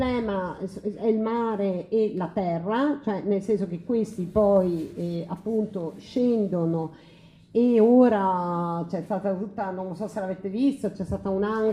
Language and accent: Italian; Friuli-Venezia Giulia, Italy; essendo io una friulana pratica